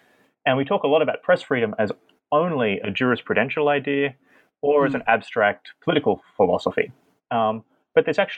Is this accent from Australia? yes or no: yes; Australia; No, I'm an Australian.